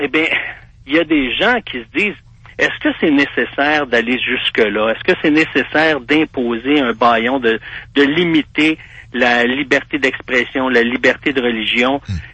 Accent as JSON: {"language": "French", "region": "Quebec", "country": "Canada", "said": "On est Québécois, on aime raconter des blagues, on aime rire."}